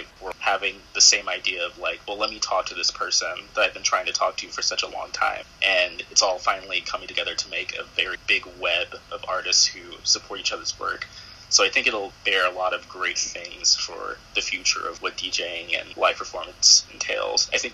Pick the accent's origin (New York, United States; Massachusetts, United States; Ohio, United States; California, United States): California, United States; since I am from California.